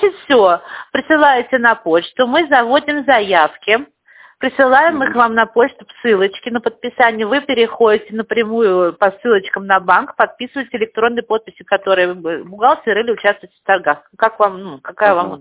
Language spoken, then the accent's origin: Russian; Tver, Tver Oblast, Russia; Территориально? Тверская, Тверь.